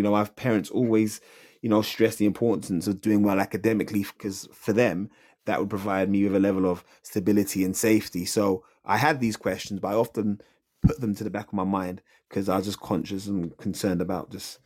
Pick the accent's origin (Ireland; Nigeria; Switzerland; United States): Nigeria; growing up, being Nigerian